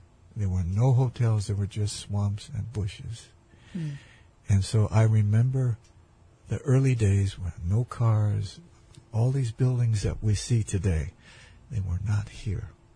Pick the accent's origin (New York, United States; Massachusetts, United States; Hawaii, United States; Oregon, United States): Hawaii, United States; Aiea; We grew up in Aiea, Halawa Heights to be more specific.